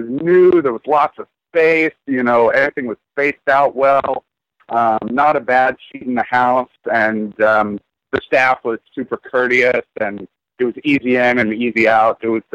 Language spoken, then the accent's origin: English; New England, United States; now in Pittsburgh, United States; We're from New England mostly, but we've been in Pittsburgh for a few years, and lucky to get a hometown show before we move back.